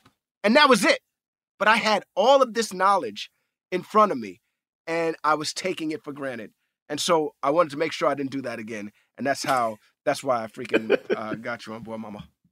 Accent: New York City, New York, United States; as a young African-American male growing up in New York City, the amount of my own history that I know is very little.

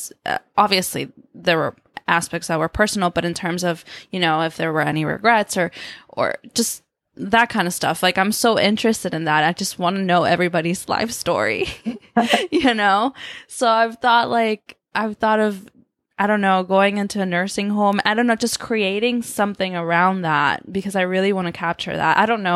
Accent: Argentina; When I was, I don't know, maybe like 5-6 years ago, I'm from Argentina. So I went back to Argentina

